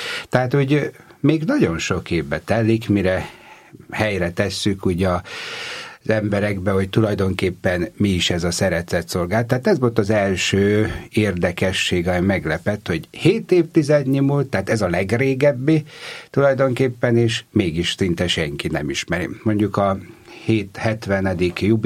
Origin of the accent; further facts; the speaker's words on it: Baja, Bács-Kiskun, Hungary; born there; Bajai születésű vagyok, majd Soltvadkerten, illetőleg Kecelen szolgáltam 12-12 esztendőt, és a napokban lesz 2,5 éve, hogy itt vagyok